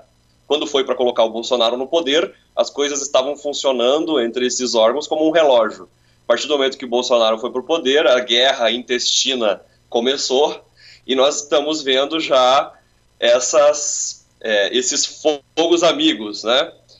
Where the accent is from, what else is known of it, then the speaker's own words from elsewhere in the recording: Curitiba, Paraná, Brazil; Eu sou de Curitiba, né, da famigerada República de Curitiba